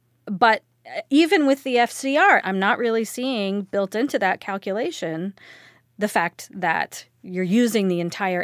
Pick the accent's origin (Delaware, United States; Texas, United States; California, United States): California, United States; now in Minnesota, United States; Well, actually, I'm from California, but I now live in Minnesota, and I've seen them here in the lakes